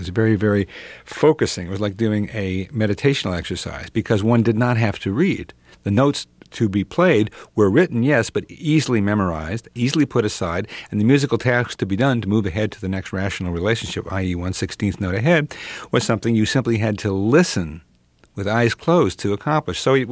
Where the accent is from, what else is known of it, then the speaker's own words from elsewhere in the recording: United States; And I was raised in America of … tail fins and beer and the McDonald's.